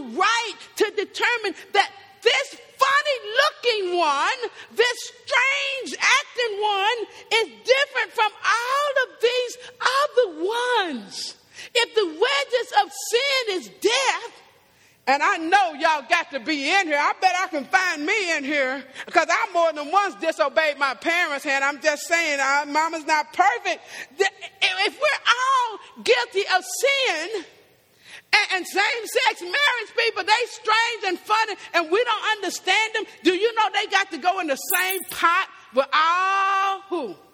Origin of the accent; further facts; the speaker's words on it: Kentucky, United States; So you know what … did, because I'm from Kentucky.